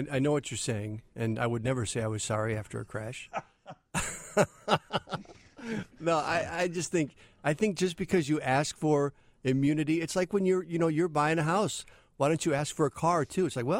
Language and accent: English; Manteno, Illinois, United States; Well, see, Kim, I'm from Manteno.